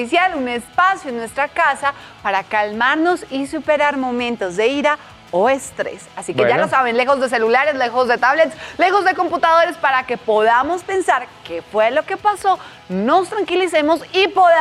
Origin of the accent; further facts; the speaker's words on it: Chiriguaná, Cesar, Colombia; tengo 8 años y soy de Chiriguaná, Cesar.